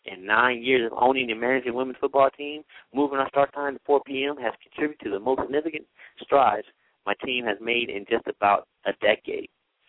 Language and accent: English; West Coast, United States; I definitely don't want to play at nighttime because I'm from the West Coast, because it's going to be even colder.